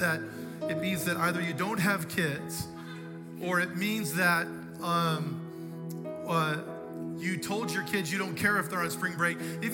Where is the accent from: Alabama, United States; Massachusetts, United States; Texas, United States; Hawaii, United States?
Hawaii, United States; also born or lived in Oregon; I was born in Hawaii, and I grew up part of my life in Hawaii, and part of it in Oregon.